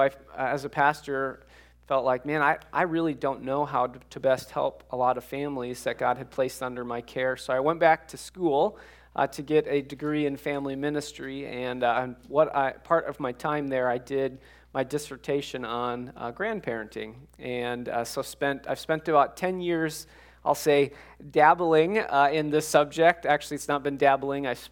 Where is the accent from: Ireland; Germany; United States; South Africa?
United States; Minnesota; I'm from Minnesota, so this is kind of higher up here in Michigan.